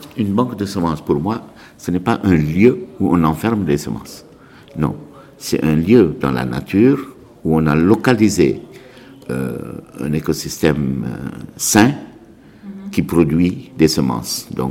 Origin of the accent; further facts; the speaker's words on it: Senegal; dont deux essentielles chez nous au Sénégal